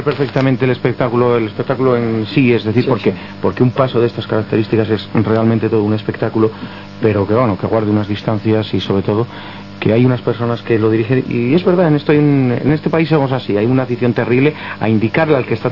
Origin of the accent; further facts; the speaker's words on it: Zamora, Castile and León, Spain; en mi tierra, en Zamora